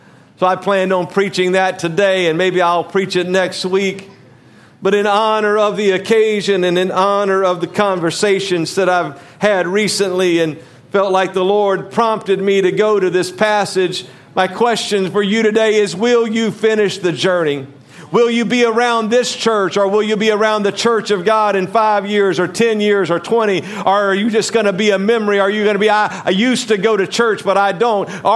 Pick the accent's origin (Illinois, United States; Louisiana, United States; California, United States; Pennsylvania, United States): Louisiana, United States; and then I was raised in Louisiana, which is the second from the bottom.